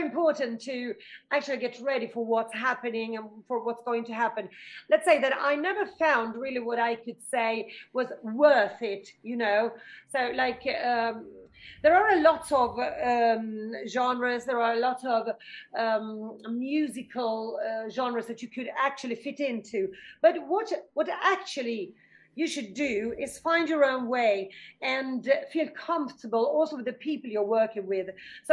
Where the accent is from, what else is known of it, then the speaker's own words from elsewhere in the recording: Italy; I am Italian, born Italian, yes.